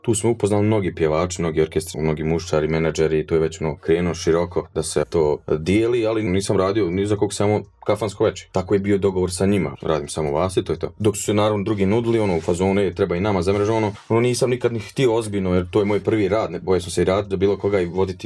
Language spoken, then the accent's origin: Bosnian; Brčko, Brčko District, Bosnia & Herzegovina; Generalno ja sam tu iz Brčkog